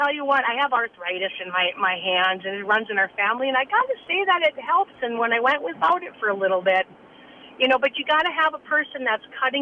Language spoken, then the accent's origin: English; Side Lake, Minnesota, United States; I grew up in Side Lake, but I live north of Nashwauk, I work in Hibbing.